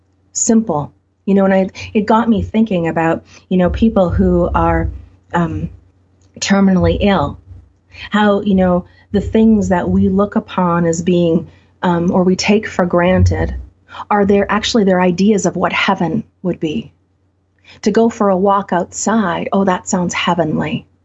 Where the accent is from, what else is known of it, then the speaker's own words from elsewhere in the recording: Canada; being the Canadian, being the observer to what's playing out in the States